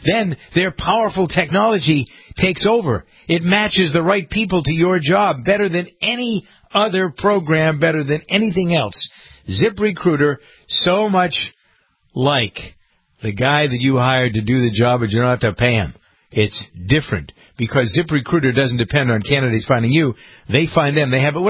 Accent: Framingham, Massachusetts, United States; We have a new government in my hometown of Framingham, Mass. It'll be a city next January

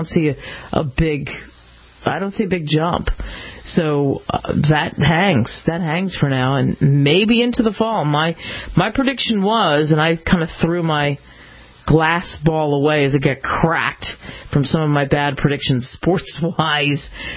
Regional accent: Philadelphia, Pennsylvania, United States; I can remember as a kid, growing up in Philly, we'd go to D.C.

